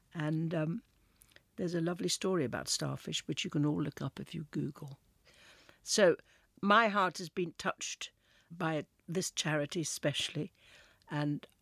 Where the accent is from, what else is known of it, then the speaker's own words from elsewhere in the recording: KwaZulu-Natal, South Africa; I've been to Natal all throughout my childhood because we had a farm nestling in the hills of Natal.